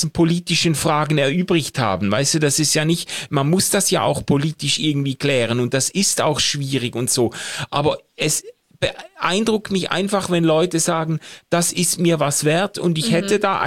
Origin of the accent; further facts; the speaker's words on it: Switzerland; als Schweizer nehme ich das auch mit Betroffenheit wahr